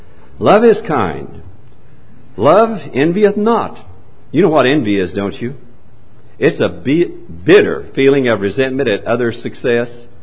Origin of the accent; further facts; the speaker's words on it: Choctaw, Oklahoma, United States; I was a boy growing up in Oklahoma, not too very far from this part of the world. We used to attend the regional basketball tournaments over in Shawnee, and I grew up in Choctaw, which is just east of Oklahoma City.